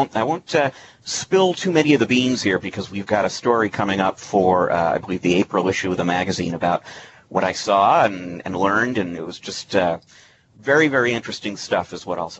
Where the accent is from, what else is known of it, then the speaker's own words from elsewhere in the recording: Seattle, Washington, United States; I am from Seattle. That is where I make my home.